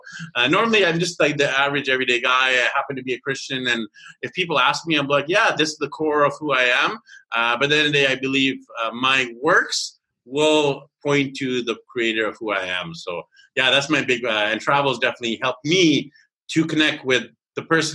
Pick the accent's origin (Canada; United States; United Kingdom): Canada; So I was born and raised in Canada